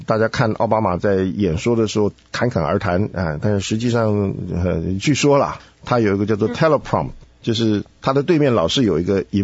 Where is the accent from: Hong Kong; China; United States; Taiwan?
United States; 至少这是我们在美国长大的这些人了